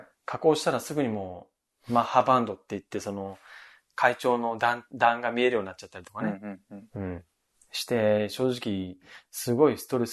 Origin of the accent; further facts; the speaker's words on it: Okinawa, Japan; でも、うちの地元の方って、その沖縄ってすごい未だにまだ空は綺麗なんで、割とこう真っ青な空ってまだ見れるんですよ